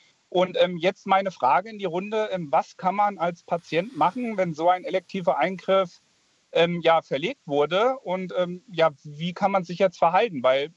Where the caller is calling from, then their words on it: Haunetal, Hesse, Germany; Ich komme aus Haunetal im Landkreis Bad Hersfeld